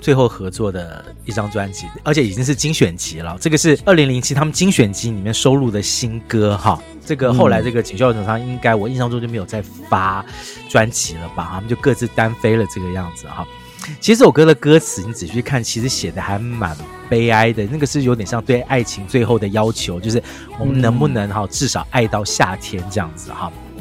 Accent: Taipei, Taiwan; 我连我自己个土生土长台北人对这两件事情都觉得非常的厌烦。

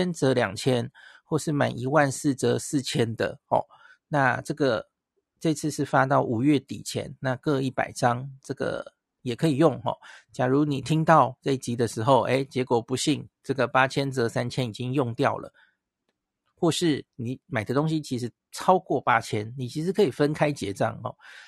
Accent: Taiwan; 我们台湾人又没有银联卡、支付宝或微信支付，多半没有嘛。

